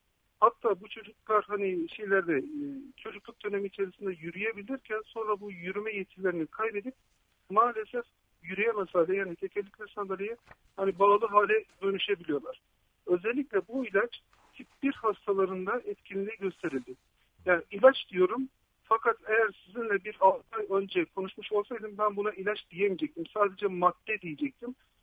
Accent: Konya, Turkey; ben Konyalıyım, eşim Batmanlı.

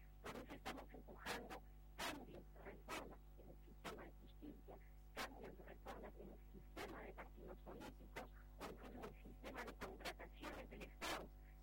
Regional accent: Peru; ir como peruanos hacia un nuevo pacto constituyente

